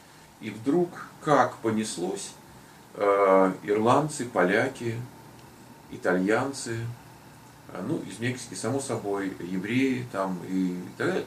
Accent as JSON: {"language": "Russian", "region": "Moscow", "country": "Russia", "tie": "born or raised there", "said": "Вот я родился в Москве. Я 34 года я прожил в Москве."}